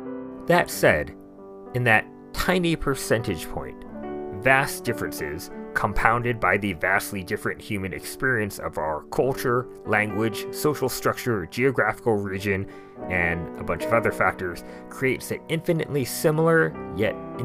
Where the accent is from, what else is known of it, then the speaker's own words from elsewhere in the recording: Stockton, California, United States; I grew up in Stockton, California, and in an attempt to get me interested in history, my mom would occasionally take me to the Hagen Museum